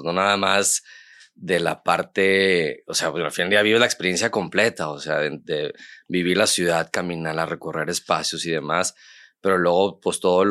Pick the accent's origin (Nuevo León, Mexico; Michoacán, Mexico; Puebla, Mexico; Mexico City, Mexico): Nuevo León, Mexico; Monterrey; born there; Sí, pues yo nací aquí en Monterrey.